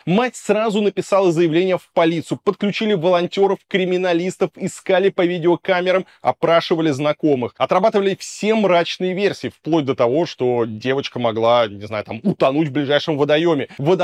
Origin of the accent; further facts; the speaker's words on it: Moscow, Russia; Я как москвич говорю, что это надо снести